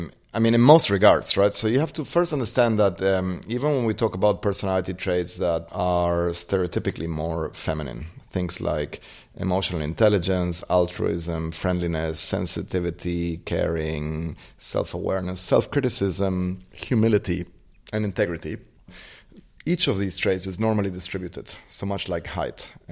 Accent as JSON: {"language": "English", "country": "Argentina", "tie": "born or raised there", "said": "Growing up in Argentina, you could see at any point in time the problems that incompetent leadership causes."}